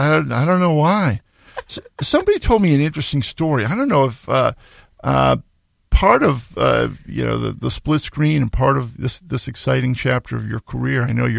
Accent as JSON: {"language": "English", "town": "Boston", "region": "Massachusetts", "country": "United States", "tie": "born or raised there", "said": "I grew up in Boston, so the Boston Globe was kind of the paper of record."}